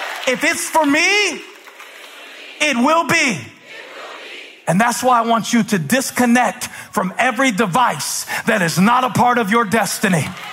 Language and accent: English; Moncks Corner, South Carolina, United States; and I was growing up in Monk's Corner, South Carolina